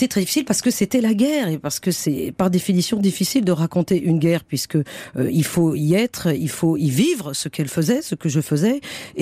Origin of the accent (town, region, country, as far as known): France